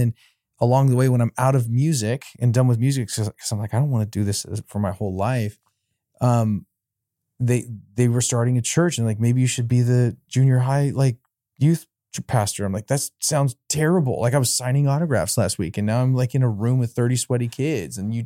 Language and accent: English; Portland, United States; My story is I grew up primarily in Portland. I had a really, you know, interesting family situation.